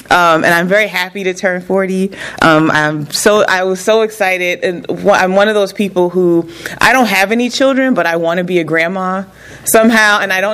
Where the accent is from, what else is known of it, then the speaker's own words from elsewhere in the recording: Newark, New Jersey, United States; And I eventually went to community college back in New Jersey. I'm from Newark, New Jersey.